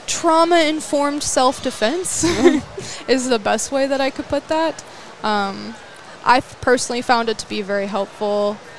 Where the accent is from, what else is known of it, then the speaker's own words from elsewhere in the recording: Sanger, Texas, United States; Yes. I grew up here, actually. I grew up in Sanger, so okay. I've always been around here.